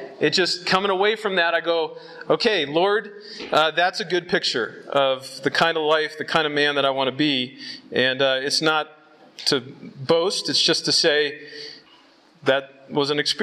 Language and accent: English; Los Angeles, California, United States; I'm from Los Angeles.